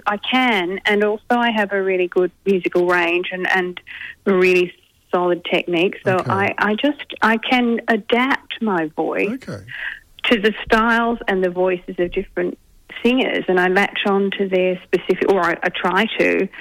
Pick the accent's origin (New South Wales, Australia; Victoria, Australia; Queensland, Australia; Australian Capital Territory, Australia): Victoria, Australia; Dandenong; Well, I grew up in Dandenong, a family of seven.